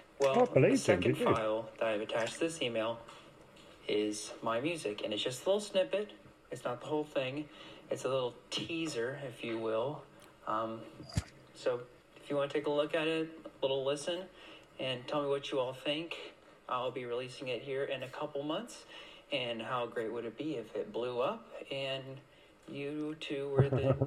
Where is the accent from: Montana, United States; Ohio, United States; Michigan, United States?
Ohio, United States; Kent; But I have to tell you one thing, is that I'm not even British. I'm from Kent, Ohio.